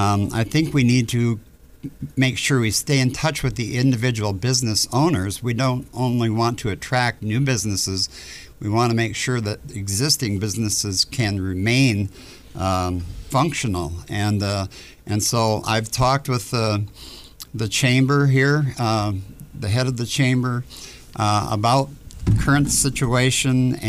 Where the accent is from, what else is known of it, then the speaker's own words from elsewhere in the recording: Austin, Texas, United States; I was born and raised in Austin, grew up in Austin, and have found Austin to be my home through the years. Even when we didn't live here, my parents lived here.